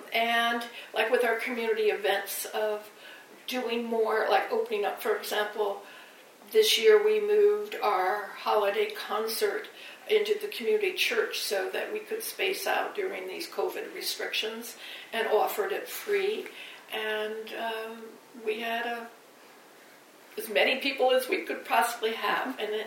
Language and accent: English; Midwest, United States; I come from the Midwest, and in my career I spent a lot of time in the southern states and western states, which are a little bit more open and friendly.